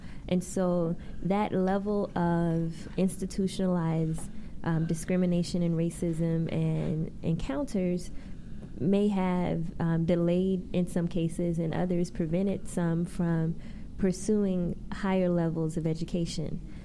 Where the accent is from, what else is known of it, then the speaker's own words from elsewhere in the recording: St. Louis, Missouri, United States; It's my hometown.